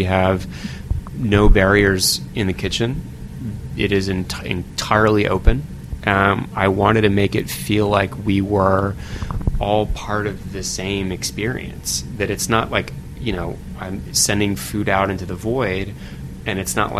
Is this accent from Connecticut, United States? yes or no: yes; Woodbury, Connecticut, United States; Growing up in Litchfield County, Connecticut, growing up in Woodbury